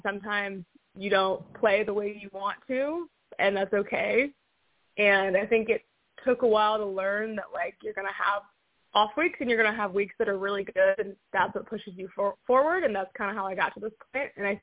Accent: Toledo, Ohio, United States; now in Orlando, United States; So I'm from Toledo, Ohio. Originally, I now live in Orlando, Florida.

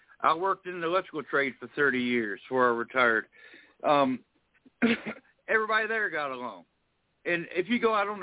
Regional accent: Richmond, Virginia, United States; and raised in Richmond, Virginia, and we always had our schools.

